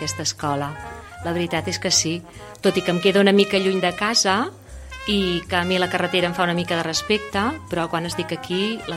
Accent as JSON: {"language": "Catalan", "town": "Tona", "region": "Catalonia", "country": "Spain", "said": "jo sóc d'Osona, sóc de Tona, i vaig estudiar la carrera a Vic."}